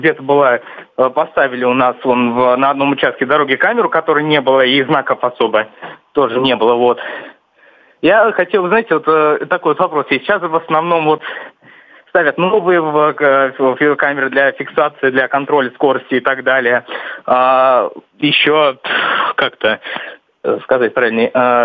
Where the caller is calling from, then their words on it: Saint Petersburg, Russia; я из Санкт-Петербурга.